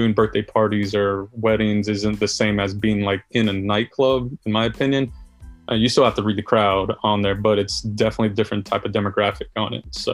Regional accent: Atlanta, Georgia, United States; I think the first one was DJ Baby U, growing up in Atlanta, listening to him on the radio

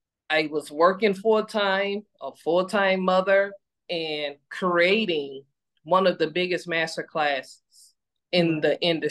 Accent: Chicago, Illinois, United States; And we embrace each other because we see someone just like me, and I'm from Chicago, but I was in Portland, Oregon.

